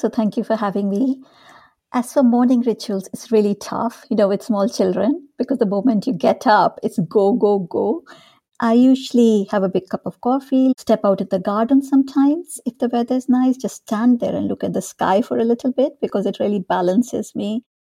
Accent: North India, India; also born or lived in Dehradun; I grew up in India. I was born in this small town called Dehradun, which is in the foothills of the Himalayas in the north of India. That's where my father's family lived. But we moved away quite soon with my father's job

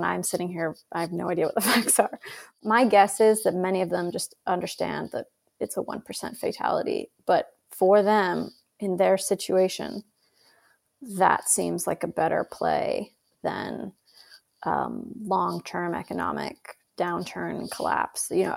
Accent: Idaho, United States; where I grew up in Idaho.

